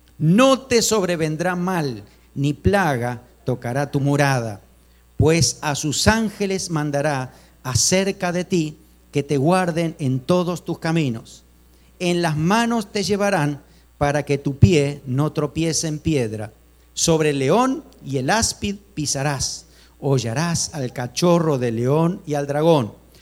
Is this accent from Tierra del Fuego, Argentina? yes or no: no; Pehuajó, Buenos Aires Province, Argentina; Miren, en mi pueblo, en Pehuajó, había muchas personas que abrían